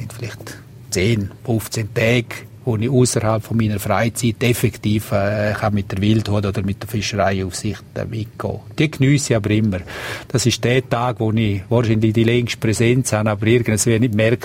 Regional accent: Chur, Graubünden, Switzerland; Jawohl, ich bin da aufgewachsen in Chur.

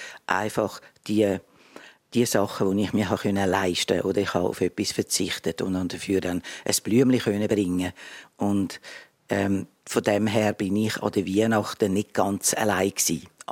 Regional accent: Zurich, Switzerland; accent: Zurich dialect; now in Basel, Switzerland; Ich habe zwar einen Zürcher Dialekt, aber ich bin in Basel gestrandet.

